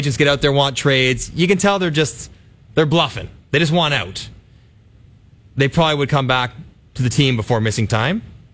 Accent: Toronto, Ontario, Canada; I'm 22. I'm playing for Toronto, my hometown. I lived at my parents' house half the time.

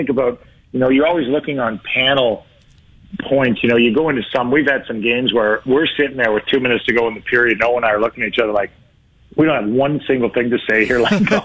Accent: Toronto, Ontario, Canada; also born or lived in Timmins; I'm from Timmins, okay, my first 9 years are there, and there's it just doesn't exist. You know, it's a small mining town, and it doesn't exist. And then I grew up in the west end of Toronto, and, you know, largely raised by a single father

